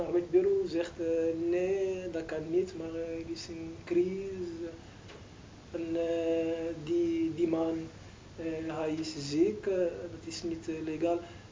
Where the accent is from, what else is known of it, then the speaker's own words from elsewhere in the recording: Morocco; Dutch is a second language; Eerst discriminatie, maar ik ben Marokkaans, ik ben ziek.